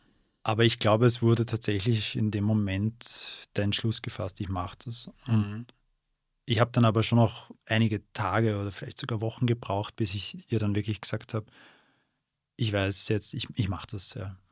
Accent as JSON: {"language": "German", "region": "Vienna", "country": "Austria", "said": "Ich bin ein Stadtkind, ich bin Wiener"}